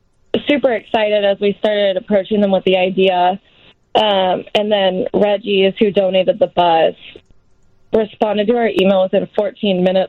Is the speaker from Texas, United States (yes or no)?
no; Chico, California, United States; So I'm from Chico, California, which is home to Sierra Nevada. The fire destroyed the town that's neighboring my town, Paradise.